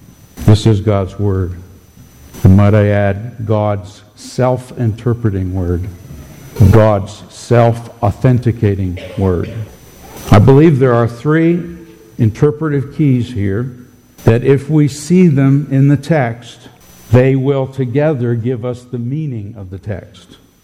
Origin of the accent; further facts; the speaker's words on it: England, United Kingdom; We're English. We're living in a different culture.